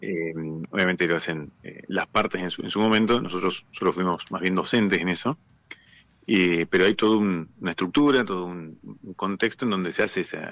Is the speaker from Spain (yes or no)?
no; Argentina; esos derechos que tenemos como ciudadanos argentinos